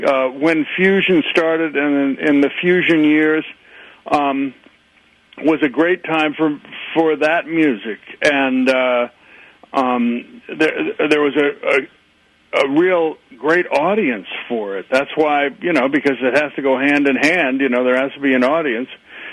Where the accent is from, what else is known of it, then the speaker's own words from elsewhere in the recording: New York, United States; And I grew up in the New York area in the suburbs. And I got to hear a lot of music and stuff. And then I went to Boston and went to Berkeley for 2 years.